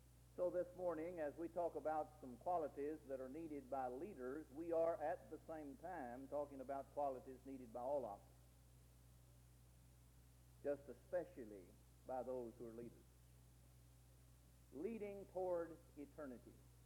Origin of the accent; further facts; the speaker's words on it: Tennessee, United States; I grew up in Middle Tennessee in the bottom of a holler. You may not call it a holler, but we call it a holler up there.